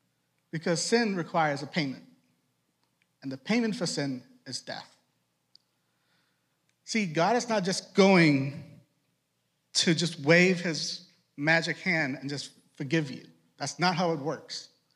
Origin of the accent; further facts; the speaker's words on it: Trinidad & Tobago; also born or lived in Boston; now in United States; So I told the first service, I'm from Trinidad, and I grew up in Boston. So I have an accent that comes out when I read.